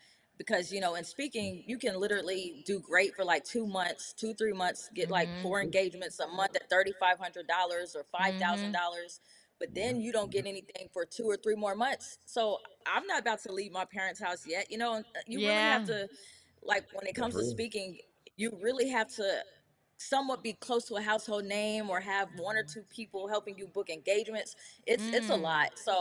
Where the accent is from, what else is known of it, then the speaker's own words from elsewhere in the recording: Rowlett, Texas, United States; also born or lived in Dallas; now in Garland, United States; So I'm from Dallas, Texas, born out here in Dallas, you know, but grew up in Rowlett, Rockwall, you know, east of Dallas more so.